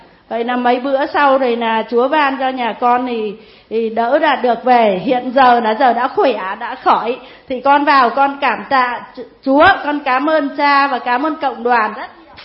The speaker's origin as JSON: {"language": "Vietnamese", "town": "Kim Sơn", "region": "Ninh Binh", "country": "Vietnam", "tie": "born or raised there", "said": "Bây giờ quê tôi ở mãi cái Kim Sơn cơ."}